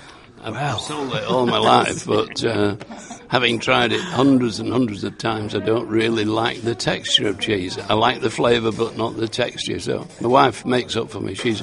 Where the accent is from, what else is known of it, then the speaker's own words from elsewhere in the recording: Yorkshire and the Humber, United Kingdom; And I've always, being a Yorkshireman, there's nothing quite like Yorkshire, of course.